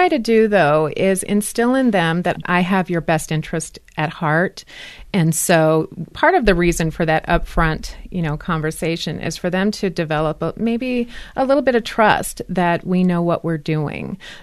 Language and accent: English; Denver, Colorado, United States; Well, I'm from Denver, and I was very much aware of Dress for Success in Denver